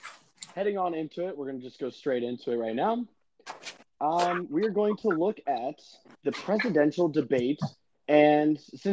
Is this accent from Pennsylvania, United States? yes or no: yes; Lancaster, Pennsylvania, United States; I'm from Lancaster in Pennsylvania, and I am a moderate right